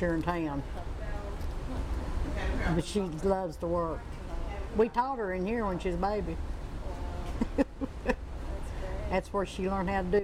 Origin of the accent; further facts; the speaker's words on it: Wallins Creek, Kentucky, United States; I was raised up in Wallens Creek, just before you get to Harlan County. And there's no town there anymore. It's all houses.